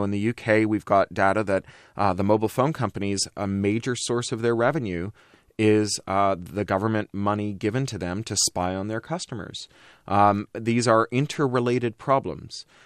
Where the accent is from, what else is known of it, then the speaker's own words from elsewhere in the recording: Toronto, Ontario, Canada; I grew up in Toronto, which is a very multicultural city